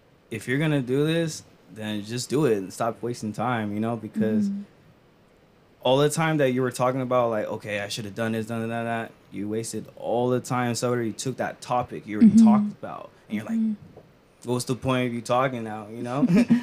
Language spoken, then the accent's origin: English; Stockton, California, United States; like I'm from Stockton, you know, and like my family is very, very humble.